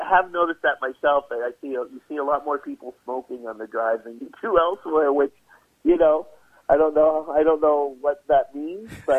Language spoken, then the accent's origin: English; Pittsburgh, Pennsylvania, United States; I became an artist here because where I grew up in Pittsburgh, you know, being an artist, that wasn't even on the menu.